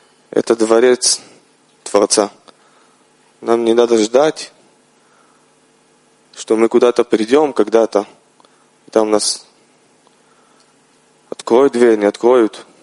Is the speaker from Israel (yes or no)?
yes; Israel; из Израиля